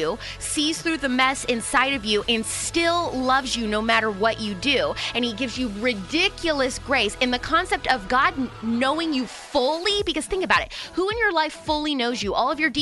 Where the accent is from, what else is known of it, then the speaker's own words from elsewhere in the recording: Indiana, United States; Look, I grew up in Indiana